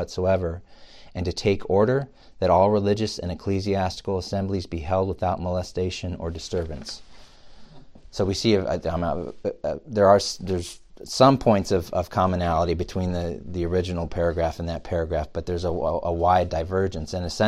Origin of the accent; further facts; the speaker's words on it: United States; It's my opinion as a man living in this day, age, and time, and particularly being an American, I do appreciate religious liberty.